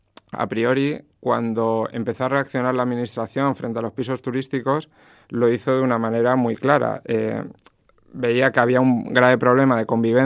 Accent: Alicante, Valencian Community, Spain; yo, que soy de Alicante, recuerdo que cuando estaba en el colegio me decían que fuera a esa librería a coger ciertos libros

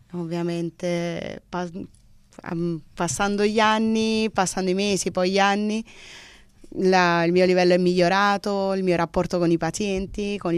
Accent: Naples, Campania, Italy; now in Alicante, Spain; Granada è una gran bella città, però per me che vengo da Napoli è u

